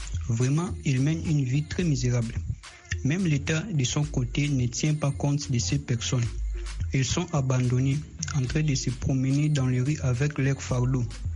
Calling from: Kinshasa, DR Congo; depuis Kinshasa. Chez nous, en RDC, précisément à Kinshasa, des personnes souffrant de troubles mentaux sont beaucoup maltraitées au sein de la communauté.

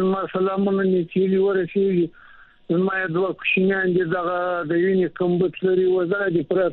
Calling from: Quetta, Balochistan, Pakistan; ما د کوټې څخه.

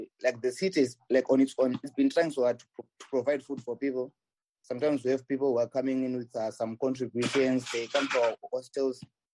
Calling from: Sumy, Sumy Oblast, Ukraine; And I'm speaking from Sumy. I'm a student at Sumy State University in Ukraine.

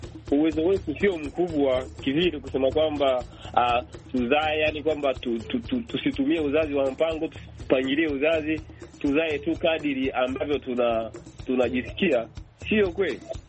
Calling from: Bukoba, Kagera, Tanzania; Ninatokea Bukoba, Kagera, Tanzania.

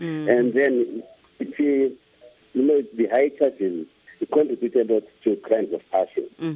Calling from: Bulawayo, Zimbabwe; I'm calling from Pokoma, Lawayo.

